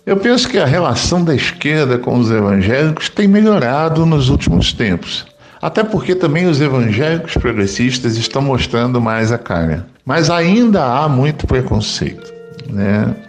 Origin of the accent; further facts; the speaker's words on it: Teresópolis, Rio de Janeiro, Brazil; born there; now in Campina Grande, Brazil; tenho 50 anos, nasci em Teresópolis, no Rio de Janeiro, e hoje moro em Campina Grande, na Paraíba.